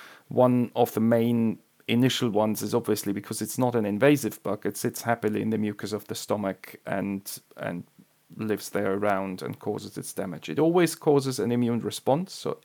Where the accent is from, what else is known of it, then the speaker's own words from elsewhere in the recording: Germany; English is a second language; moved away as an adult; now in Oxford, United Kingdom; I'm originally from Germany, so I grew up there and had also my main training there. But then I came to the UK now 12 years ago, first to Cambridge, and now I work as a consultant gastroenterologist in Oxford.